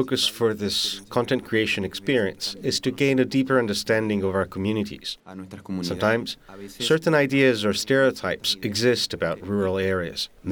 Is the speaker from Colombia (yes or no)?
yes; Colombia; from Colombia, and I am very grateful to be here.